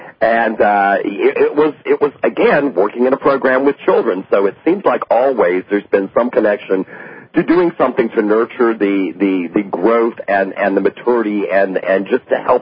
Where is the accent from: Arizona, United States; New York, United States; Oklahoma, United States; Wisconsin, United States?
New York, United States; Elmira; I'm from Elmira.